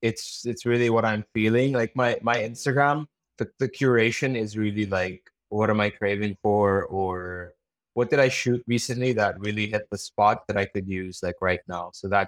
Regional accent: Manila, Metro Manila, Philippines; also born or lived in Baguio, Philippines; So I was born in Baguio and I was raised in Manila. So I spent almost no time in India.

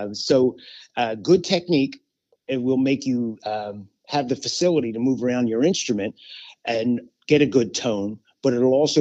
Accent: Vineland, New Jersey, United States; also born or lived in Philadelphia; And so I was born in Philadelphia and born and raised, in Vineland, which is Cumberland County.

